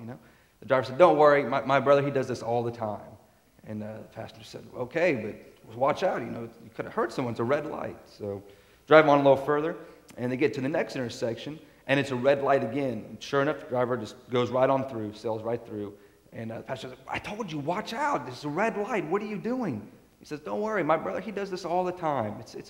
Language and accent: English; Kansas, United States; also born or lived in Dallas; now in Miami, United States; So originally I'm from Kansas, but moved in from Dallas.